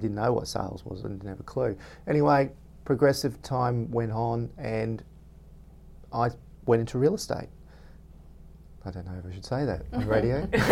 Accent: Melbourne, Victoria, Australia; I'm from Melbourne.

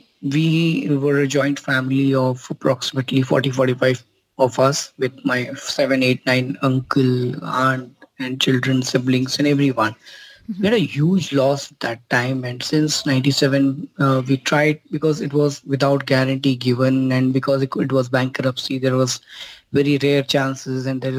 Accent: Madhya Pradesh, India; in 97, 98, I was in my 7th, 8th grade, and we were doing very big in our business at my hometown in Madhya Pradesh.

